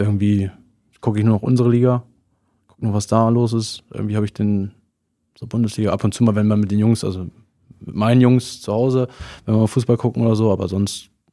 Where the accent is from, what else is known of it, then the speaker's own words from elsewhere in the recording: Nienburg, Lower Saxony, Germany; born there; Ja, aber ich bin in Deutschland geboren.